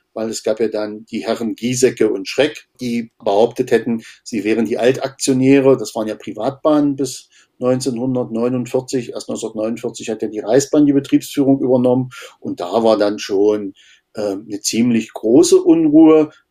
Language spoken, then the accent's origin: German; Harz, Germany; Harz liegt bei mir vor der Tür, da bin ich aufgewachsen im Harz.